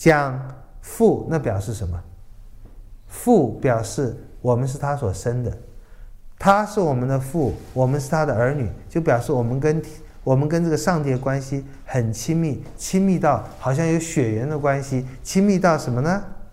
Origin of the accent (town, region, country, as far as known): China